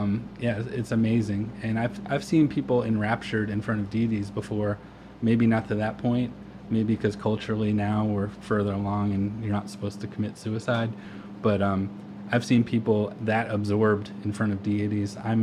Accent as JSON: {"language": "English", "region": "New Jersey", "country": "United States", "tie": "born or raised there", "said": "I grew up on the Jersey Shore, and I was hanging out on the boardwalk with my friends"}